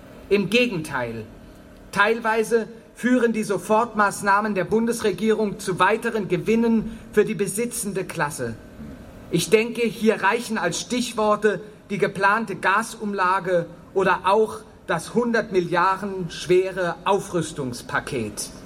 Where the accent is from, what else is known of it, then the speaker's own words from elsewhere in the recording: Berlin, Germany; In Berlin, wo ich herkomme, gab es ähnliche Gruppen und Organisationen